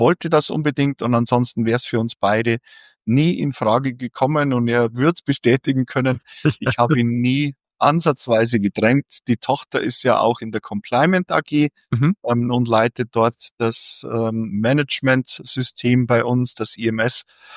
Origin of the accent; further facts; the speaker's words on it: Bavaria, Germany; now in Kiel, Germany